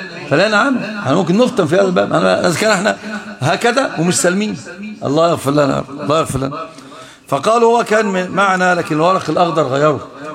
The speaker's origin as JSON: {"language": "Arabic", "country": "Egypt", "said": "أصلا من أعمال الشرك عندنا في مصر"}